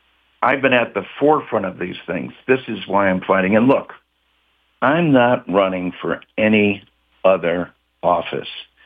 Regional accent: East Hartford, Connecticut, United States; the very people that I grew up with in East Hartford. These are blue-collar towns and blue-collar workers

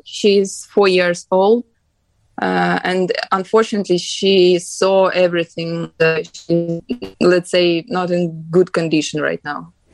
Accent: Mykolaiv, Mykolaiv Oblast, Ukraine; English is a second language; my family and me, we are from Mykolaiv. It's the city on the south of Ukraine

